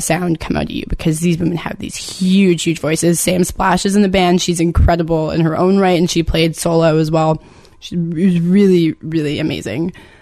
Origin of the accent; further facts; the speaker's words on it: Nova Scotia, Canada; but I'm from the South Shore, and it is a tiny, tiny little town.